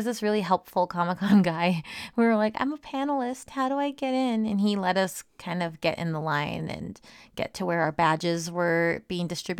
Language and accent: English; Minneapolis, Minnesota, United States; now in Los Angeles, United States; we went back to Minneapolis recently to shoot my feature film. And it's my hometown.